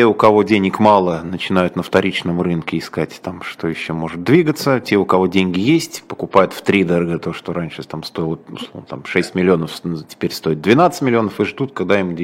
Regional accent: Moscow, Russia; как москвич, собственно

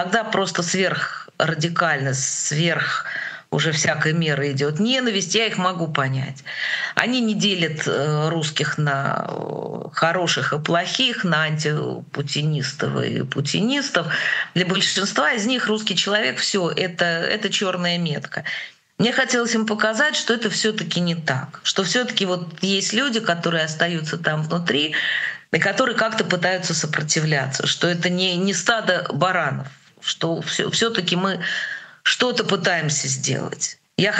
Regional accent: Kharkiv, Kharkiv Oblast, Ukraine; born there; А я родилась в Украине, в Харькове.

